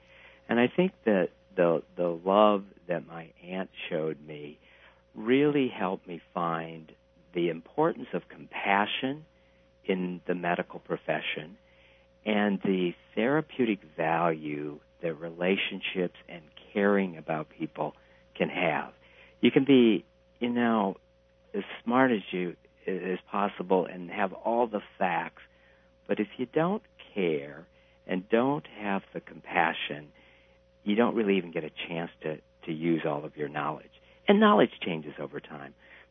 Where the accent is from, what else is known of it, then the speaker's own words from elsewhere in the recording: South Dakota, United States; The three of us kids … growing up in South Dakota